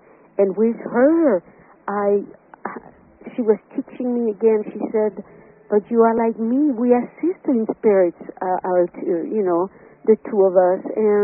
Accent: Corsica, France; I remember my grandmother and the way I was brought up in Corsica when I was very, very young.

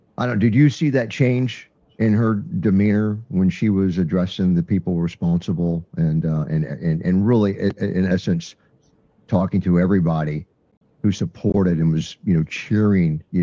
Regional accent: United States; I mean, this would anger me as an American.

